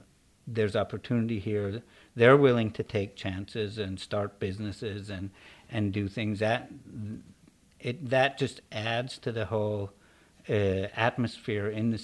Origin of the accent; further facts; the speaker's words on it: Kelowna, British Columbia, Canada; hey, I grew up in Kelowna. We're coming back to Kelowna